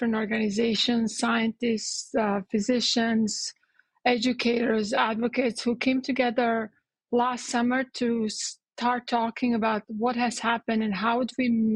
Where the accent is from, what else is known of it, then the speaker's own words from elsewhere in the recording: Croatia; now in United States; I'm from Croatia, I was born in Croatia, and I live in the United States. I went to medical school here.